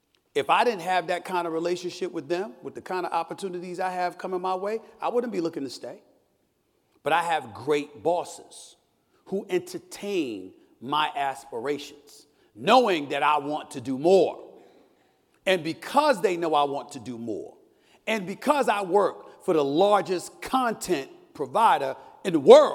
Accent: Hollis, New York, United States; also born or lived in Bronx, New York; I'm a native New Yorker. I was born in the Bronx, raised in Hollis, Queens.

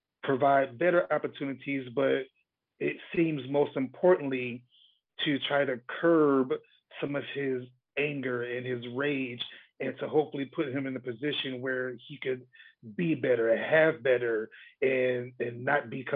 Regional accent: Buffalo, New York, United States; I am. I am originally from Buffalo.

